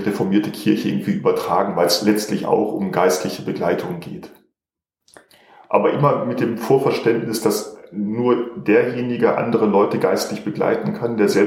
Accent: North Rhine-Westphalia, Germany; now in Switzerland; Also man hört es, ich bin nicht hier aufgewachsen. Ich komme ursprünglich aus Ostwestfalen

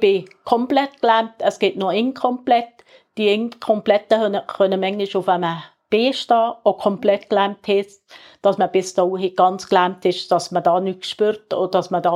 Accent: Adelboden, Bern, Switzerland; Ich bin in Sadelboden aufgewachsen und bin daheim geboren in den vier Wänden, Holzwänden.

